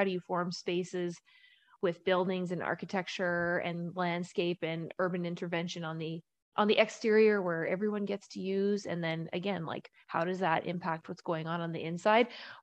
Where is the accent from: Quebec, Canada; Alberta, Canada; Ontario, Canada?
Alberta, Canada; Edson; I'm actually from a small town. And we didn't have any buildings designed by an architect. So I'm from Edson, Alberta.